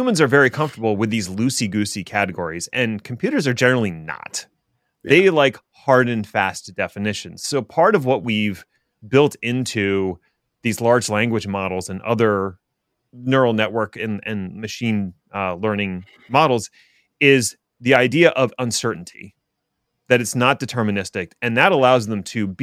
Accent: East Coast, United States; And we come from the East Coast. We got a nice vein of rich sarcasm.

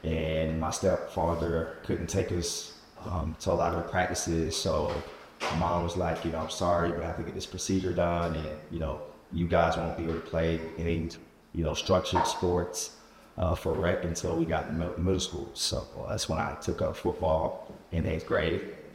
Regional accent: Decatur, Georgia, United States; now in Sandy Springs, United States; I'm from Decatur, Georgia. I reside now in Sandy Springs.

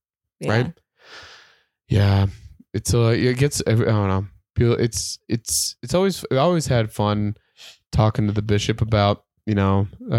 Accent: Provo, Utah, United States; Because I'm from Provo. I tried not liking BYU and I was like, I can't do it. I love it.

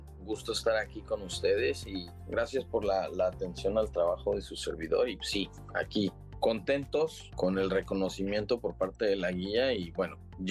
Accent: Mexico City, Mexico; Pues sí, sigo siendo chilango y americanista de hueso colorado.

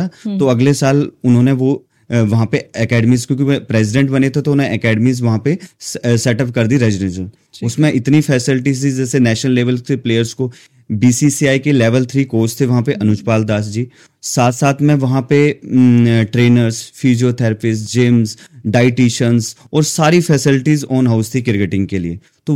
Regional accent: Himachal Pradesh, India; now in Delhi, India; मैंने कहा मैं हिमाचल से हूँ।

